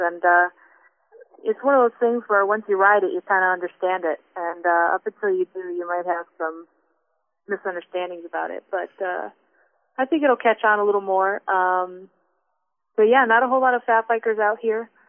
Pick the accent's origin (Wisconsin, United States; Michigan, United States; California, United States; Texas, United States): Wisconsin, United States; now in Connecticut, United States; I'm from Wisconsin, and I moved to Connecticut a little over 3 years ago.